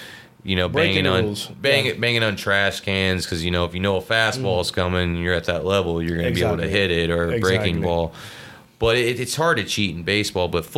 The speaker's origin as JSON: {"language": "English", "region": "Missouri", "country": "United States", "said": "I am from Missouri, but I would personally like to see Josh Allen go to the Super Bowl this year."}